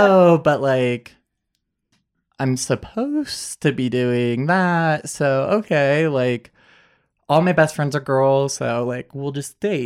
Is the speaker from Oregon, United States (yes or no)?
yes; Dallas, Oregon, United States; also born or lived in Salem; Yeah, so I grew up in, kind of Dallas, which is really conservative, but in middle school we moved over to Salem, which is less conservative